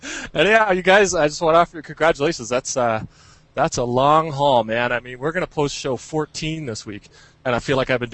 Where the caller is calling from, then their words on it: Calgary, Alberta, Canada; Yeah, Calgary, Alberta, Canada, right above Montana.